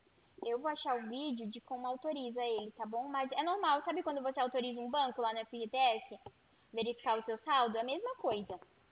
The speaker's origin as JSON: {"language": "Portuguese", "region": "São Paulo", "country": "Brazil", "said": "Eu sou de São Paulo."}